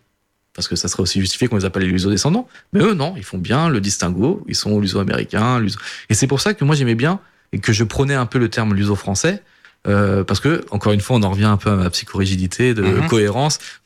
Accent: Portugal; bon, nous, on est portugais, on le sait.

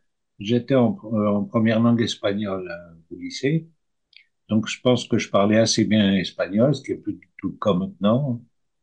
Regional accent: Paris, Île-de-France, France; Donc, moi, je suis français, effectivement. Je suis né à Paris, de parents nés à Paris et de grands-parents nés un petit peu partout ailleurs, quoi.

